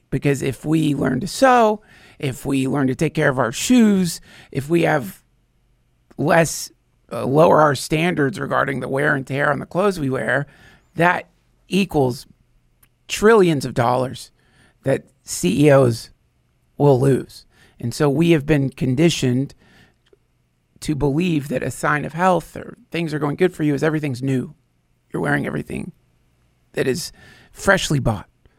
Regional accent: North Carolina, United States; I grew up in North Carolina

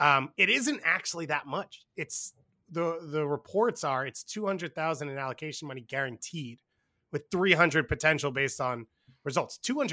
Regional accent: Montreal, Quebec, Canada; So I'm basically from Montreal.

